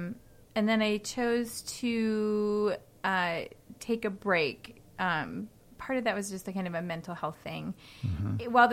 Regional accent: Australia; born there; I'm Australian born, and I went there to, you know, see that part of where I came from

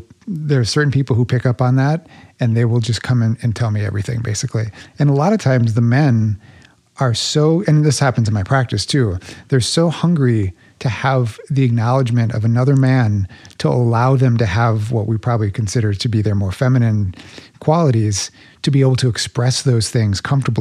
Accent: Midwest, United States; We don't culturally, at least growing up in the Midwest, especially whereas you did, you don't get a lot of that.

